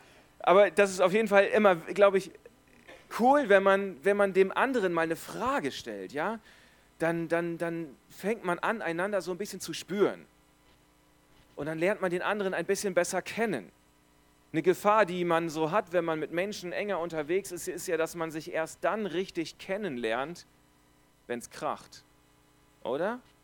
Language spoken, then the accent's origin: German; Germany; now in Buchs, Switzerland; ich bin verheiratet, habe zwei Kinder, komme aus Buchs und ich bin Deutscher. Mir fällt das mit dem Hochdeutschreden jetzt also nicht so schwer. Es ist für mich Standard, ja. Das mit dem Schweizerdeutschreden würde mir schon etwas schwieriger fallen.